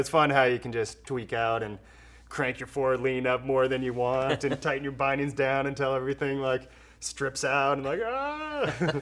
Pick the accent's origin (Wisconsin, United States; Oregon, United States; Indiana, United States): Oregon, United States; also born or lived in Canada; Makes me stay in Oregon. To be exact, I was born in Canada.